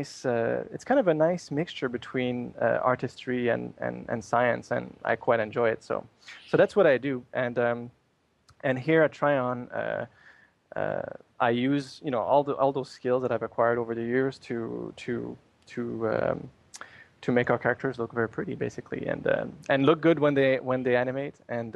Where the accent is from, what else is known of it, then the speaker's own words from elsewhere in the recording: Canada; accent: French Canadian; English is a second language; now in United States; I'm Canadian, by the way. If you can't tell my accent, it's French Canadian.